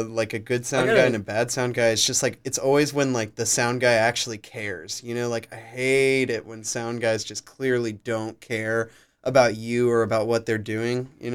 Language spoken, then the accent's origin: English; Athens, Georgia, United States; No, I'm not from Oconee County. I'm from Clark County.